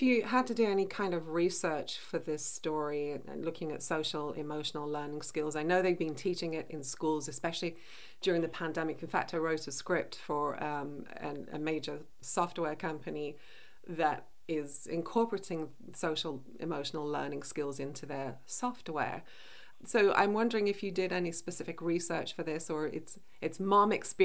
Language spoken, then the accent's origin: English; United Kingdom; You know, growing up in Britain, I wasn't allowed to express anger.